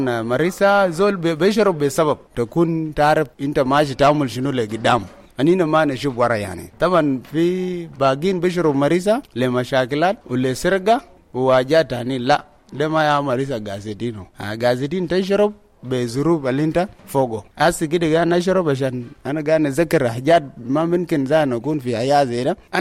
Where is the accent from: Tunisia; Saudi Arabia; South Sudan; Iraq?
South Sudan; Twic East, Jonglei; أنا من ولاد جنغولي، من تويتش إيست. في جنوب السودان